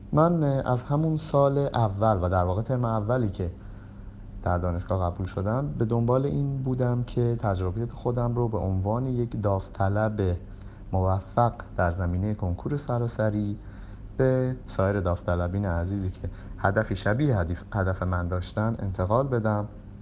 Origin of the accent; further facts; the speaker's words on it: Bojnurd, North Khorasan, Iran; now in Tehran, Iran; ترم 12 هستم، دو ترم دیگه با فارغ التحصیلی فاصله دارم، اهل بجنورد هستم از خراسان شمالی.